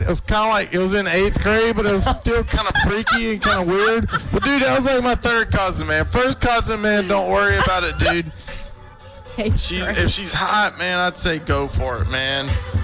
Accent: North Carolina, United States; I'm from North Carolina, man.

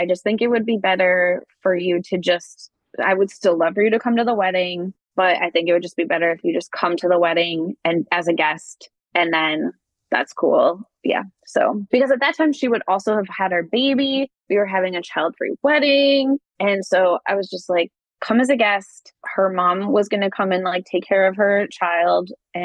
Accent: Illinois, United States; Her wedding, we're from the Chicago suburbs.

